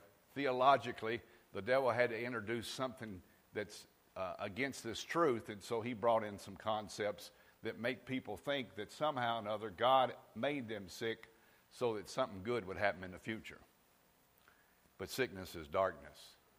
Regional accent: the South, United States; I'm from the South. The South is more hospitable than people in Sierra Vista.

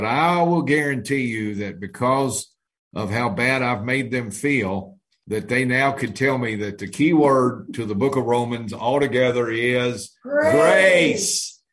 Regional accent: Kentucky, United States; I'm far more educated because I'm from Kentucky

